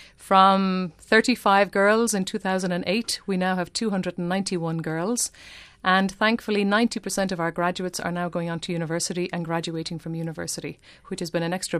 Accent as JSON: {"language": "English", "country": "Ireland", "said": "I'm Irish and we have our own history of independence and what that means. So I think as an Irish person, I could understand what it meant for the people as well."}